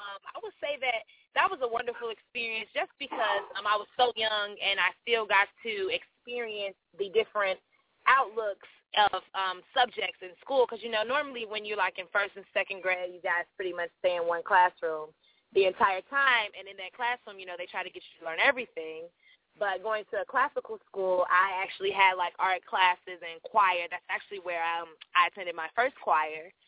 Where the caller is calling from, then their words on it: Chicago, Illinois, United States; I'm calling from Chicago, the Windy City, right now in 30-something odd degree weather.